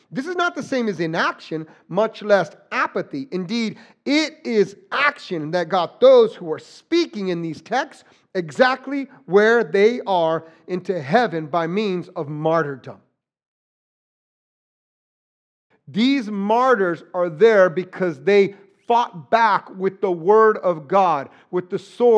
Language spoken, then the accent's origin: English; New Mexico, United States; So I'm from New Mexico. There's mountains. The sunsets are rugged.